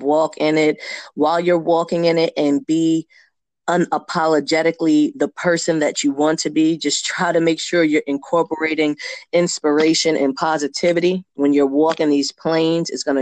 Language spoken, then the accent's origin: English; Queens, New York, United States; now in North Carolina, United States; I'm from Jamaica, Queens originally, and I currently live in North Carolina. I've been living here for some years.